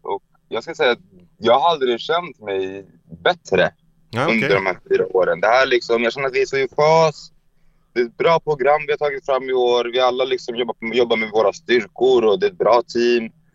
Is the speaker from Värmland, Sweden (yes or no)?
no; Hagsätra, Stockholm County, Sweden; hon är från Farsta, jag är från Hagsätra.